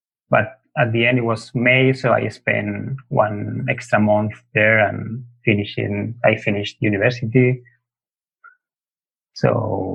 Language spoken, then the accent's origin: English; Soria, Castile and León, Spain; English is a second language; also born or lived in Valencia; My family is from Soria in Castilla y León, which is a region in north of Spain, close to Madrid.